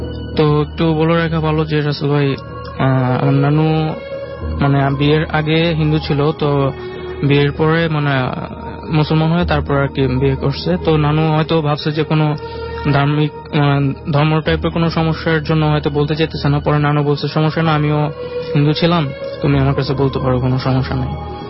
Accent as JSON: {"language": "Bangla", "town": "Dakshinkhan", "region": "Dhaka Division", "country": "Bangladesh", "said": "আমি দক্ষিণখান থেকে আসছি।"}